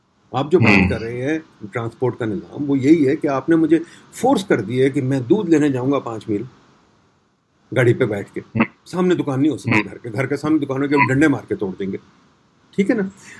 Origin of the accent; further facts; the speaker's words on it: Lahore, Punjab, Pakistan; मैं बचपन से लाहौर में रहता रहूँ